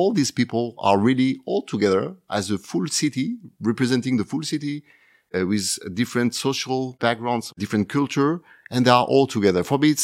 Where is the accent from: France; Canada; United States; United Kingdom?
France; Marseille, Provence-Alpes-Côte d'Azur; So Marseille is my hometown, the city where everything starts for me.